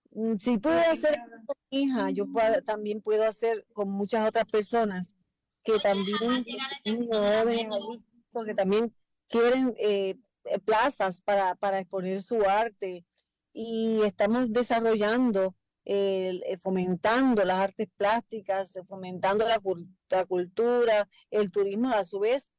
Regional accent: Puerto Rico; lo que realmente somos como puertorriqueños

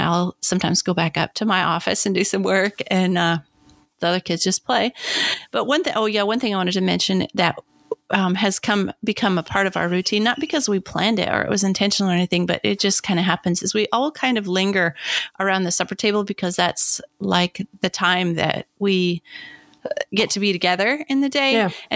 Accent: Montana, United States; I grew up in Montana.

